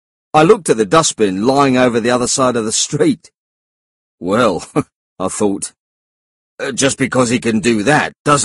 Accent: London, United Kingdom; I grew up in the East End of London, and I used to box as a kid.

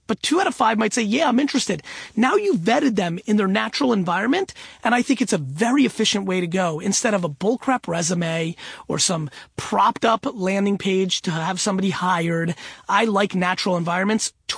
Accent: Russia; That was a little fun thing to say czar because I come from Russia, blah, blah, blah.

